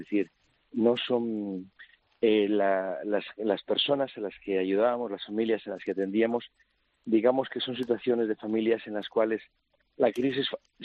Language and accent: Spanish; Madrid, Community of Madrid, Spain; born or raised there; also born or lived in Cuenca